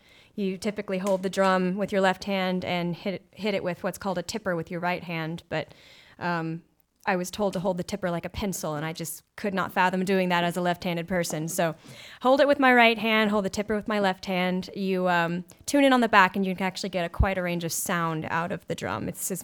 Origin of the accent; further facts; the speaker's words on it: Alabama, United States; now in Roanoke, United States; I am from Alabama originally. I moved to Roanoke so that I could earn my MFA in creative writing